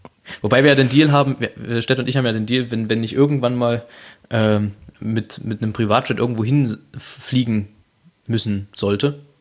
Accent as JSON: {"language": "German", "region": "Saxony", "country": "Germany", "accent": "Saxon", "said": "Muskulär schlaff kannst du als Sachse immer sein."}